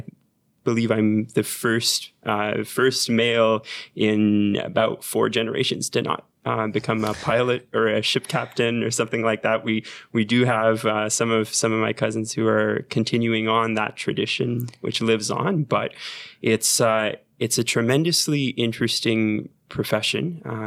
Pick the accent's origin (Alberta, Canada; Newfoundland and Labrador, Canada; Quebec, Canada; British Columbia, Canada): Quebec, Canada; Quebec City; I grew up in Quebec City and on a small place called L'Île d'Orléans. I was adopted and an only child